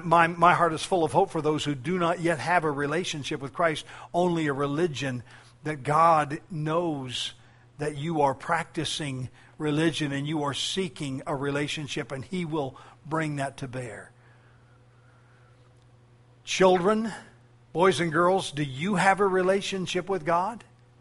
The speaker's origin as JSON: {"language": "English", "region": "Colorado", "country": "United States", "said": "she was from Colorado, and I'm from Colorado"}